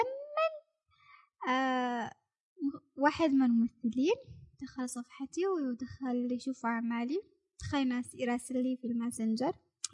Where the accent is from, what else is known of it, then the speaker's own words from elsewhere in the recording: Yemen; لأنه أساسا مواد هالميك اب مش موجودة عندنا في اليمن، ضروري تأخذيها من الخارج